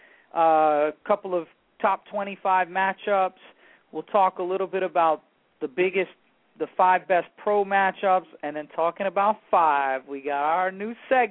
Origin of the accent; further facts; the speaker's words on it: New York, United States; We've got a little bit of an urban edge. We come from New York.